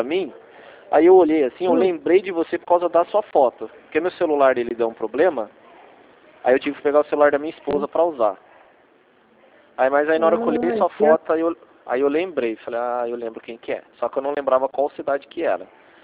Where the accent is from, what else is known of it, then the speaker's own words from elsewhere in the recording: Rio Claro, São Paulo, Brazil; Não, não sou de Atibaia. Eu sou de Rio Claro. Eu sou de Rio Claro.